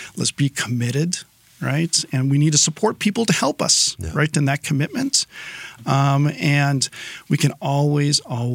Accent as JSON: {"language": "English", "region": "Wisconsin", "country": "United States", "tie": "born or raised there", "said": "Now, I grew up in northern Wisconsin. I was born in Green Bay. And I'm used to cold."}